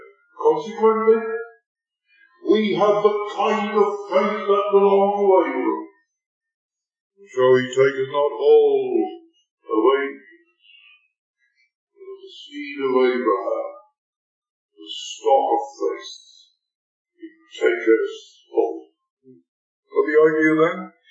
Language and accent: English; United Kingdom; born there; I know I'm Jewish ancestry. I'm British born.